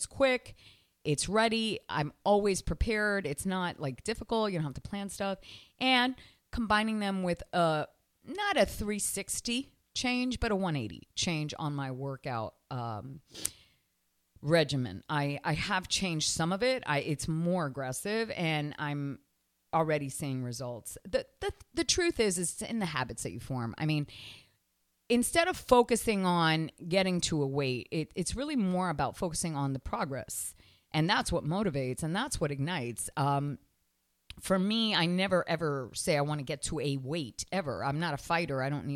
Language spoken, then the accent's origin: English; Canada; Now, I was raised in Canada, and I played hockey as my physical education, as well as skiing.